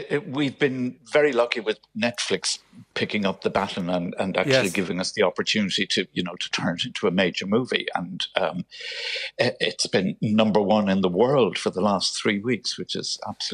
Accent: Cork, Munster, Ireland; Cork City, born and bred.

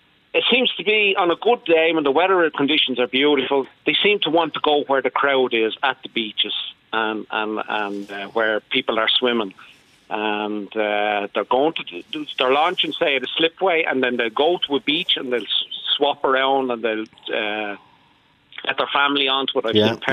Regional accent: Dublin, Leinster, Ireland; I'm from the Donegal end of Ballyfermot.

